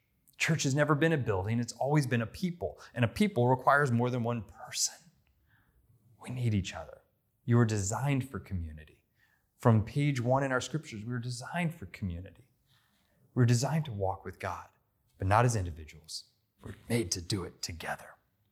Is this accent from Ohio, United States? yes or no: no; North Carolina, United States; And so Southerners, I'm from North Carolina, y'all. And if you're really speaking to everybody, it's all y'all.